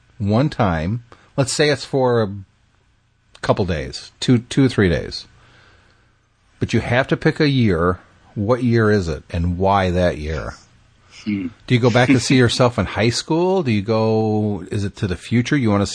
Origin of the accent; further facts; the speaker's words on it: Michigan, United States; Or they were so rusty because, again, I grew up and live in Michigan.